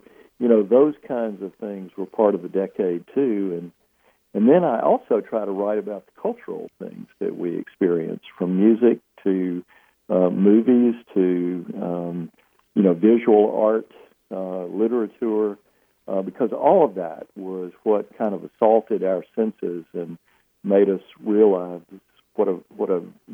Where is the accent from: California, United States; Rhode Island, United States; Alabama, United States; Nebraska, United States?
Alabama, United States; Mobile; I was a junior in high school in 1963, growing up in Mobile, and we went on a high school field trip to Birmingham.